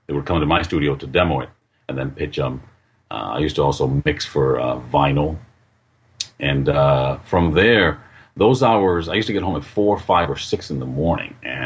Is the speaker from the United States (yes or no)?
yes; New York City, New York, United States; now in New Jersey, United States; I was born in the Bronx, raised in Uptown Manhattan, Washington Heights section. And my parents uprooted us when things got too hot there and moved us over to North Jersey.